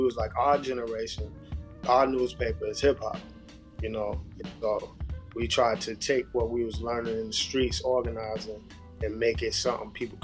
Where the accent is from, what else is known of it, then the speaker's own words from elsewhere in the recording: Florida, United States; now in Brooklyn, United States; But I actually grew up in Florida, in the South. I didn't move to New York u